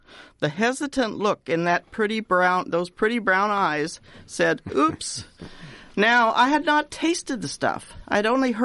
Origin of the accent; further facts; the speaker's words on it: Ireland; I've just given you my Scandinavian foods experience as an Irish woman who, yes, owns a T-shirt that declares me an honorary Norwegian.